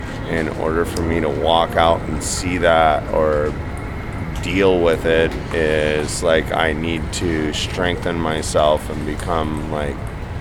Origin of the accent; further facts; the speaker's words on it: Portland, Oregon, United States; now in Seattle, United States; I'm from Portland, and then I came to Seattle about 1 year ago.